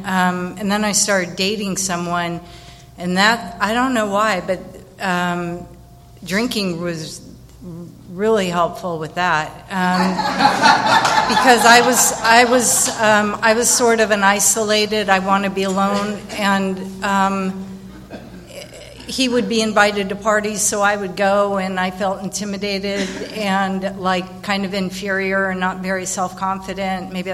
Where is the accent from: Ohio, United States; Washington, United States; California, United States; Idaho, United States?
California, United States; Escondido; So I grew up in Escondido, and I had a relatively normal childhood.